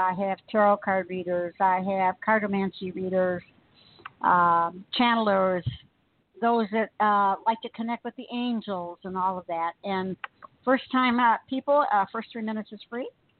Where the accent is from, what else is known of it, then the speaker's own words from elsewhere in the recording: Detroit, Michigan, United States; now in South Carolina, United States; Everybody knows I'm originally from Detroit.